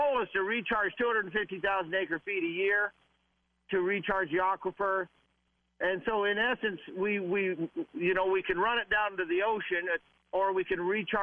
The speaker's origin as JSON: {"language": "English", "town": "Jerome", "region": "Idaho", "country": "United States", "tie": "born or raised there", "said": "Well, I grew up in Jerome, and I didn't know Chris was from Twin."}